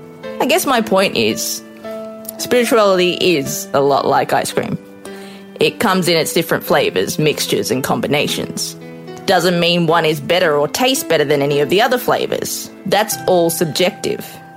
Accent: Australia; Growing up in Australia, I went to a Catholic school, both primary and secondary. I went to church weekly. I became an altar server for about 8 years.

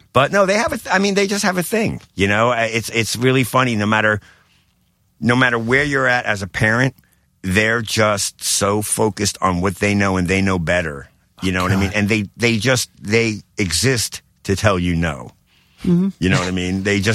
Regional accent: Brooklyn, New York, United States; I grew up in Bensonhurst, Brooklyn, which, if you look back, it was the land of Saturday Night Fever.

